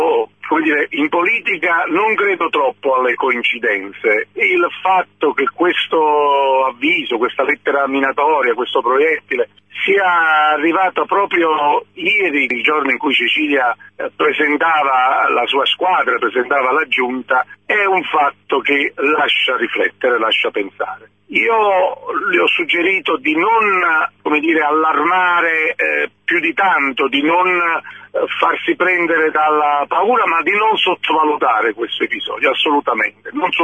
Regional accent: Eboli, Campania, Italy; dove insiste anche Eboli, il mio paese

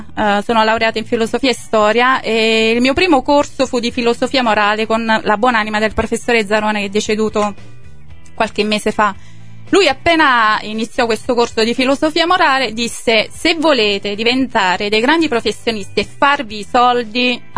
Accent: Roscigno, Campania, Italy; proprio perché io sono di Roscigno

